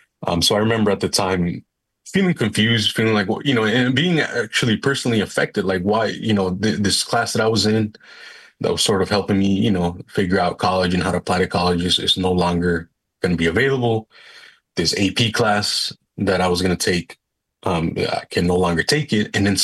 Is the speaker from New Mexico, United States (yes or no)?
no; San Diego, California, United States; grew up in working class neighborhoods, as was my case, growing up in San Diego, highly militarized city, county, region